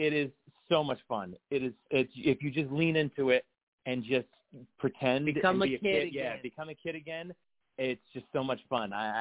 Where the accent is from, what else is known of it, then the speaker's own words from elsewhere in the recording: Rhode Island, United States; Rhode Island.